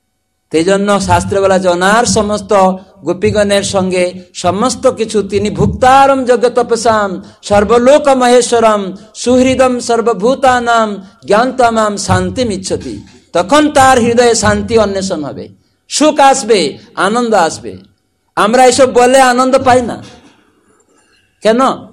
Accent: West Bengal, India; আমরা ভারতের লোকেরা, বাংলার ছেলেমেয়েরা বাংলা ভুলে, সংস্কৃতি ভুলে ইংরাজি দিকে দৌড়াচ্ছে

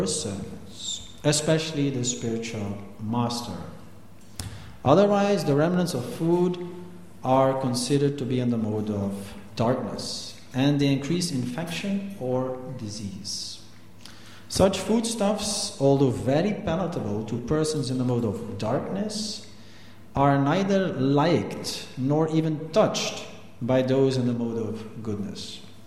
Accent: Ghent, Flanders, Belgium; I come from Ghent

